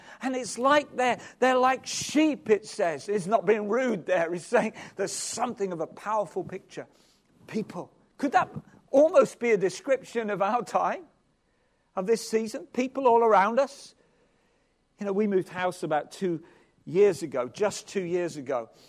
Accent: England, United Kingdom; now in Wales, United Kingdom; But living in Wales and being an Englishman, a missionary in Wales, though my mom was from there

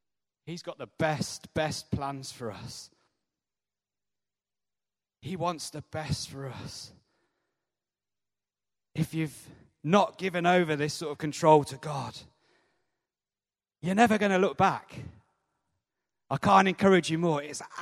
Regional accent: United Kingdom; Maybe it's because we're British and we don't like crying out

